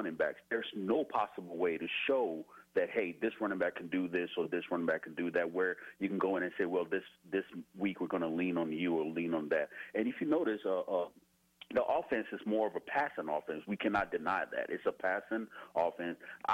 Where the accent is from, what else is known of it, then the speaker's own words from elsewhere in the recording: Nashville, Tennessee, United States; This year, I took pretty much good interest in it because I'm from Nashville.